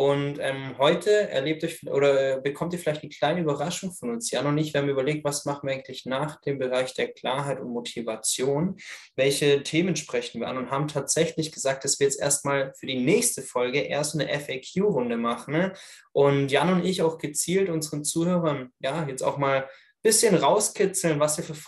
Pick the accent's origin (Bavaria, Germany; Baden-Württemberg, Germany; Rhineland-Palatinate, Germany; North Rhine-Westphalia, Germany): Baden-Württemberg, Germany; Stuttgart; Ich komme zwar aus Stuttgart, aber Berlin.